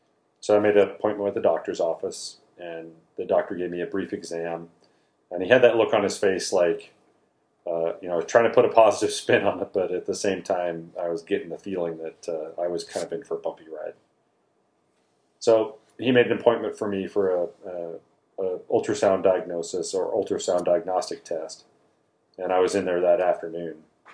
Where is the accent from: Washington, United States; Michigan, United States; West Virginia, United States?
Washington, United States; Spokane; So I was born and raised here in Spokane, Washington. I went to Trentwood Elementary, East Valley Junior High, and then I went to Gonzaga Prep.